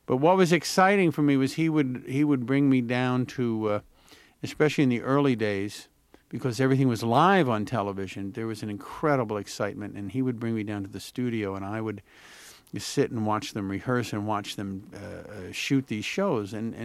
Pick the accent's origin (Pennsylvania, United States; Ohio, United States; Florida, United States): Pennsylvania, United States; Philadelphia; Also, my dad, you know, we grew up in Philadelphia.